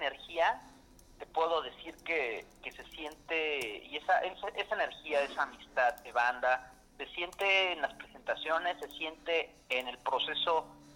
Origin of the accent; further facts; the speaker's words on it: Mexico City, Mexico; Nosotros somos del norte de la Ciudad de México